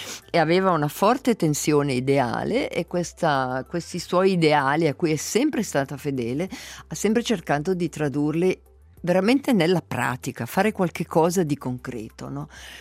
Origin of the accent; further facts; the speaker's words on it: Solduno, Ticino, Switzerland; quando io ero bambina, e io sono di Solduno